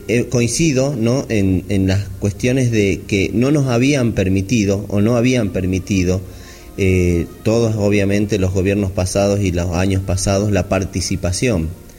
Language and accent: Spanish; Humahuaca, Jujuy, Argentina; Soy de Omahuaca, nativo de Omahuaca.